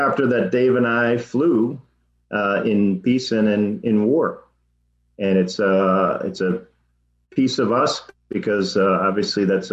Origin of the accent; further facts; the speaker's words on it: Massachusetts, United States; also born or lived in Mountain View, California; I did. I grew up I was born in California, actually, in Mountain View, and was raised in Massachusetts and went to the University of Massachusetts at Amherst.